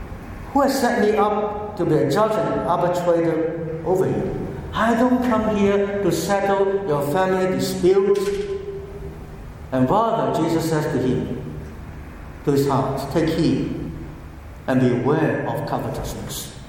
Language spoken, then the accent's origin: English; Hong Kong; I come from Hong Kong, and before 1997, when Hong Kong was handed back to China, we were using coins in Hong Kong